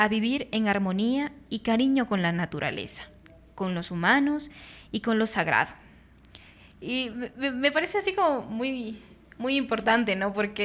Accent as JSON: {"language": "Spanish", "country": "Ecuador", "said": "No, pero yo, porque soy ecuatoriana."}